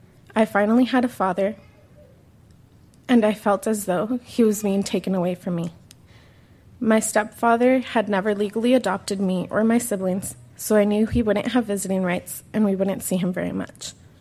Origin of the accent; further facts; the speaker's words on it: Pomona, California, United States; born there; I was born in Pomona.